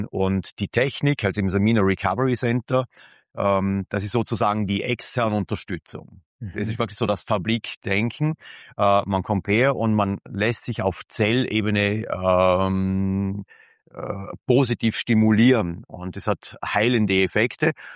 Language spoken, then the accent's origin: German; Tyrol, Austria; wo ich komme aus Tirol, gut, da wird ebenfalls Alkohol getrunken